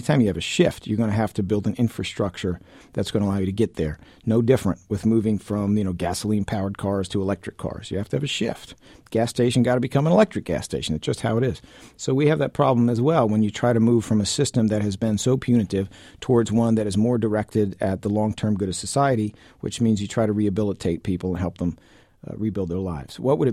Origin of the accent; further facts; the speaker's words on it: St. Louis, Missouri, United States; born there; Okay, well, I was born in St. Louis, Missouri. My parents were really good people, real smart people, didn't make a ton of money.